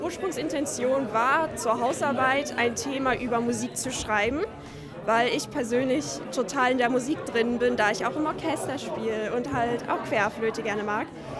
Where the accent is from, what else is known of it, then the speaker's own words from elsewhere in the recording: Hademarschen, Schleswig-Holstein, Germany; Ich komme aus Hademarschen